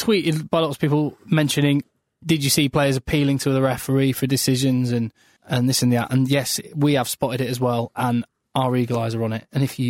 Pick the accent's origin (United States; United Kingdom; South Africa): United Kingdom; England; but as an Englishman, devastated about how England played.